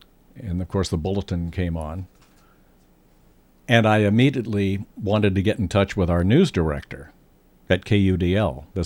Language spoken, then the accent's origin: English; Kansas City, Missouri, United States; My hometown area was Kansas City area, and I had always wanted to go on the air in Kansas City